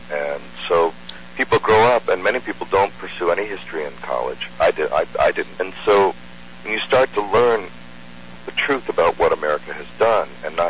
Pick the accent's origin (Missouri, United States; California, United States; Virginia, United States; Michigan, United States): Virginia, United States; Alexandria; I grew up outside of Washington, D.C. in Alexandria, Virginia. In the 1960s, we arrived there as Kennedy was being elected president.